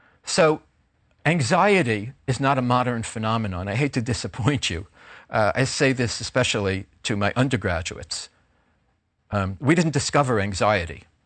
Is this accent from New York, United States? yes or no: yes; New York, United States; Somehow, as a New Yorker, I think of New York officials and the New York police.